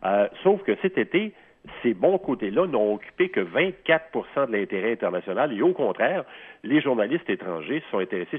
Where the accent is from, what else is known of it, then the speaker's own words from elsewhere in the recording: Quebec, Canada; dans notre actualité domestique chez nous au Québec